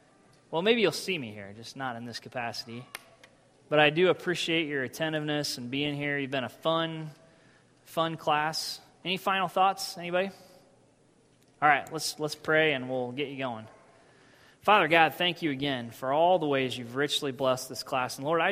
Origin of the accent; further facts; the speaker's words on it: Illinois, United States; I grew up in Illinois.